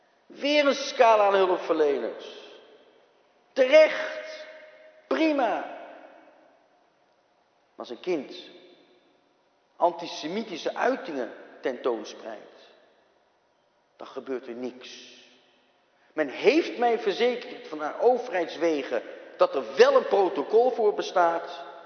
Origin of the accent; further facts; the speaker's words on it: Netherlands; Ik ben Nederlander. Al eeuwenlang.